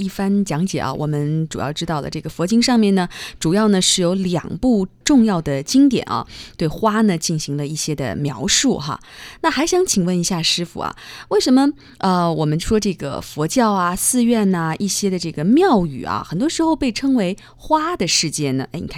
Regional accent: Shanxi, China; 因为我是在山西长大的嘛

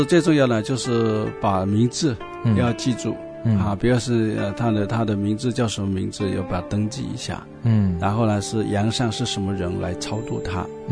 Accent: China; now in Canada; 因为我们中国人呢对过往的这个祖先啊、过往的父母啊都非常重要。

